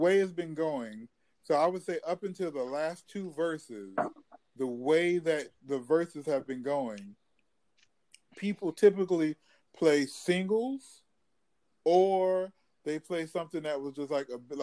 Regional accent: North Carolina, United States; So I'm someone from North Carolina that listened to … So outside of New York, but aware of New York music.

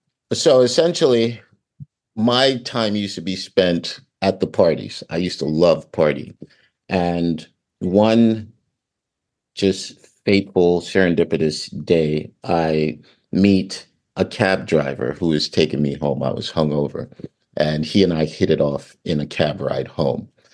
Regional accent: Jamaica; also born or lived in Arlington, United States; now in United States; I would start with, I'm originally from Jamaica and did my schooling in the States, Arlington, Virginia, DC area.

